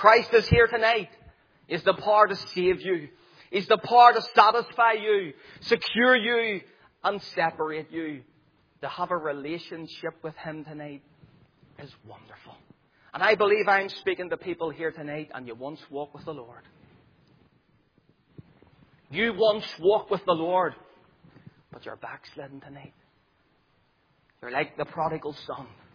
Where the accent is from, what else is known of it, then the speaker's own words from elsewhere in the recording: Northern Ireland, United Kingdom; I remember as a young lad, growing up in the Donegal Road, come 6 o'clock, all the mothers were out at the door shouting for their children to come in to get their dinner.